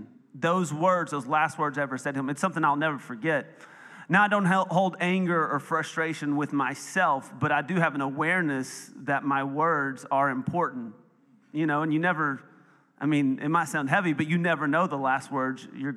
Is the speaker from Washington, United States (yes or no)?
no; Tennessee, United States; born there; because I was born in Tennessee, and that's the word we use.